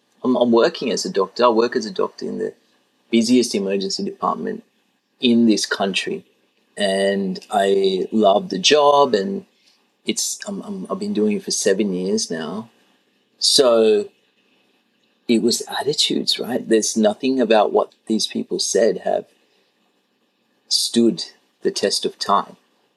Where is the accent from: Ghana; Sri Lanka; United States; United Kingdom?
Sri Lanka; I grew up in Sri Lanka, which is a country which has a Buddhist majority.